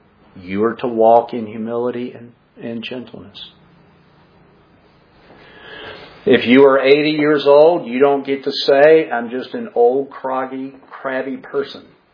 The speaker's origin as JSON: {"language": "English", "country": "Ireland", "said": "Well, I'm Irish, and Irish people just get mad."}